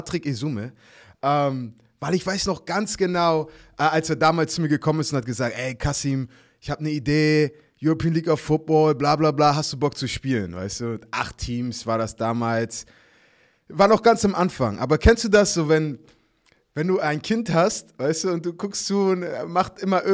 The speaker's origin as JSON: {"language": "German", "region": "Hamburg", "country": "Germany", "said": "ich bin Hamburger"}